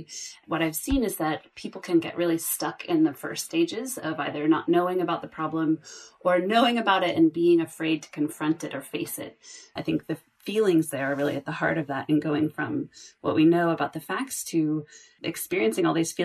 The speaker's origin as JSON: {"language": "English", "region": "California", "country": "United States", "said": "he comes from Canada, I come from California, we have friends and family all over."}